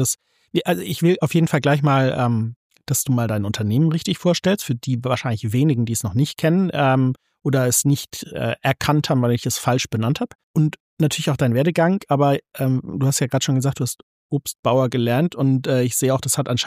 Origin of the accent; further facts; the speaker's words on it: Baden-Württemberg, Germany; in Süddeutschland unterwegs, in Schwaben, in meiner alten Heimat